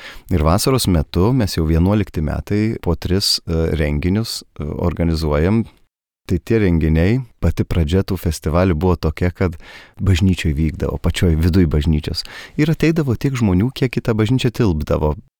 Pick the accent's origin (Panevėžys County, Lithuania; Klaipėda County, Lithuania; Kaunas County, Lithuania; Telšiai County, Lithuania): Kaunas County, Lithuania; Kėdainiai; mes iš Kėdainių krašto, ne iš vidurio Lietuvos abu kilimo.